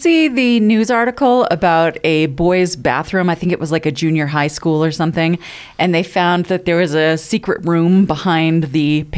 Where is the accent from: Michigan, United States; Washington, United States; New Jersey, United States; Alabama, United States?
Washington, United States; I'm from Washington